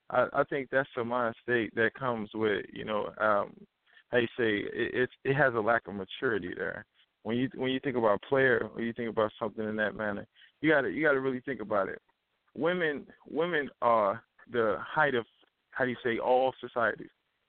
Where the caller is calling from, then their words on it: Chicago, Illinois, United States; I am from Chicago, Illinois.